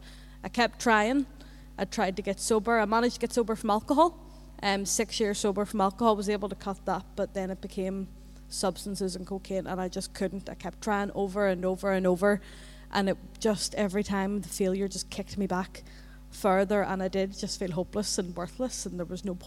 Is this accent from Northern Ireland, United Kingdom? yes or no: yes; Belfast, Northern Ireland, United Kingdom; So as a child, I grew up in East Belfast and I had a perfect happy wee life.